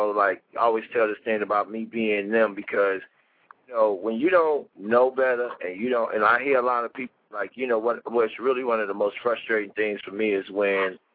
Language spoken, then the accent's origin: English; Chicago, Illinois, United States; But I can actually say that I was bred from the Chicago system, and I was exposed to the New York and the L.A. and the other places and how they get down. But my Chicago hustle and my Chicago mentality is what drove me